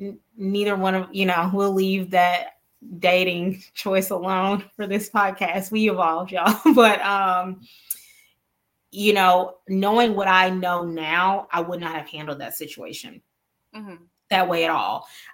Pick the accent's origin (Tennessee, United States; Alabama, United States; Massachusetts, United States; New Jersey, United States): Alabama, United States; Mobile; We're both from Mobile, Alabama.